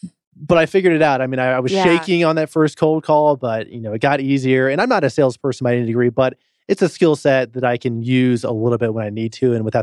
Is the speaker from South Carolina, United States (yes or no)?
yes; South Carolina, United States; moved away as an adult; now in Atlanta, United States; I grew up in South Carolina, went to Clemson, graduated there, caught the startup bug, and then moved to Atlanta